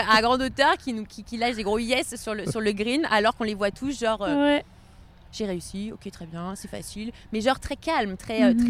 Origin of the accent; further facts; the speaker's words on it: France; On est français.